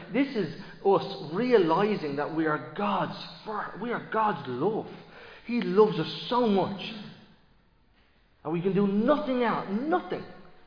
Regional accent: Philadelphia, Pennsylvania, United States; I'm from Philadelphia.

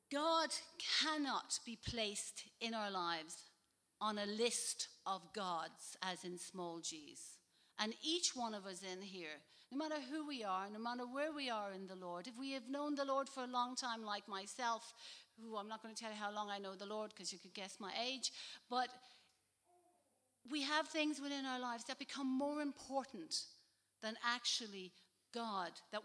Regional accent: Dublin, Leinster, Ireland; now in Greystones, Ireland; I live in Greystones, but I'm not actually from Greystones. I'm a Dubliner, proud and reared in Ballyfermot.

